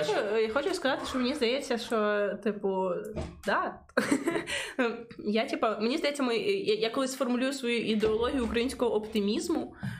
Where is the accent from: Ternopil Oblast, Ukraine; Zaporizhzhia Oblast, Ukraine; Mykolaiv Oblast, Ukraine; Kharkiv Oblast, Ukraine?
Zaporizhzhia Oblast, Ukraine; Zaporizhzhia; Я з Запоріжжя.